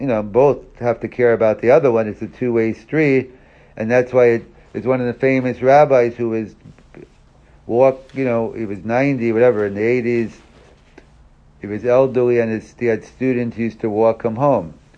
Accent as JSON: {"language": "English", "region": "New York", "country": "United States", "said": "I'm from New York, so a big Jewish area."}